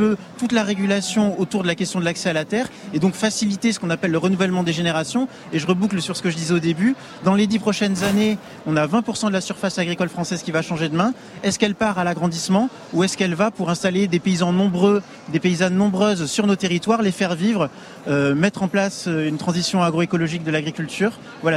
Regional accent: Pays de la Loire, France; Moi, je viens des Pays de la Loire.

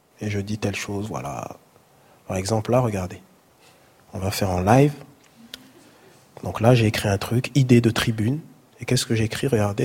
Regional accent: Grand Est, France; je suis musulman, je suis noir, mais d'être capable de voir un Alsacien qui est là. Et je ne correspond pas à l'Alsacien typique, mais je suis Alsacien quand même.

